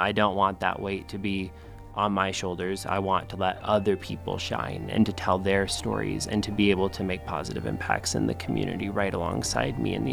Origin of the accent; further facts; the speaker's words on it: Fayette, United States; And growing up in Fayette, I wasn't always met with the warmest reception because of that.